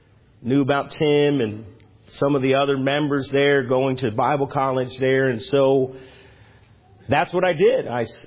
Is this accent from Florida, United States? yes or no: no; Easton, Pennsylvania, United States; I grew up in Easton, Pennsylvania.